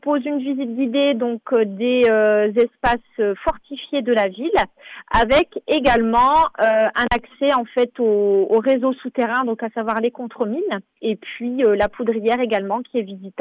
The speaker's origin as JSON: {"language": "French", "region": "Hauts-de-France", "country": "France", "said": "puisqu'on sait que chez nous, en Avesnois, le territoire a été quand même fortement marqué par plein de batailles"}